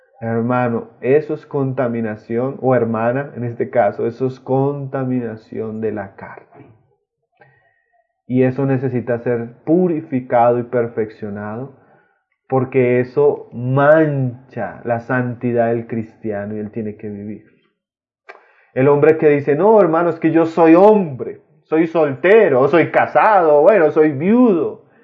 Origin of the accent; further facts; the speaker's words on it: Santander, Colombia; Yo soy santandereana